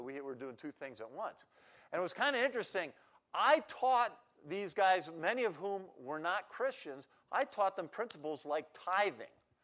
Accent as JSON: {"language": "English", "region": "New York", "country": "United States", "tie": "born or raised there", "said": "So anyway, I'm from New York, but I actually grew up in a farming community and dairy farming."}